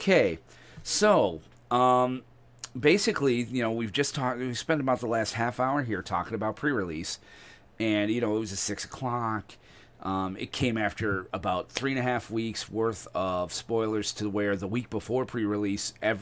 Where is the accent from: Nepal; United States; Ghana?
United States; Rochester, New York; I'm old school. Like, I'm from Rochester, New York.